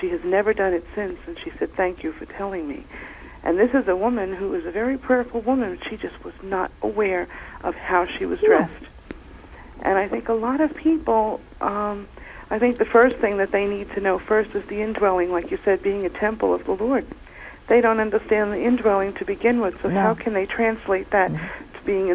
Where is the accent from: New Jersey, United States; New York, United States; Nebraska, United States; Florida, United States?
New York, United States; I'm from New York.